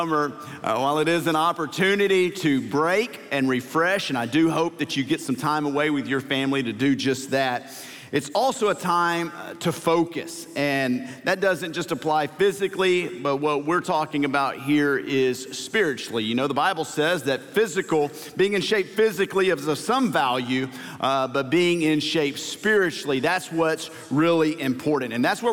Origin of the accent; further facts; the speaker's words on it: Louisiana, United States; I remember growing up in Louisiana, and we still do this today with student athletes.